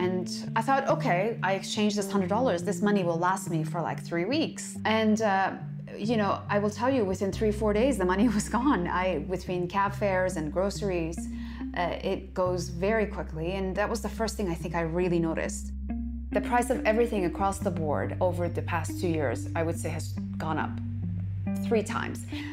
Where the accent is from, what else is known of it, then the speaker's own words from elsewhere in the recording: Toronto, Ontario, Canada; also born or lived in Iran; We left Iran in 1988, just before the war ended. So we immigrated to Canada, and I grew up in Toronto.